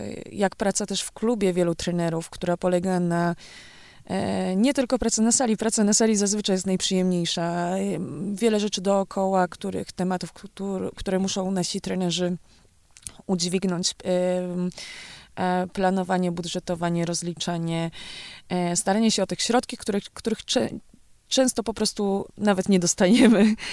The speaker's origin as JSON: {"language": "Polish", "town": "Tarnów", "region": "Lesser Poland", "country": "Poland", "said": "Sama pochodzę z Tarnowa"}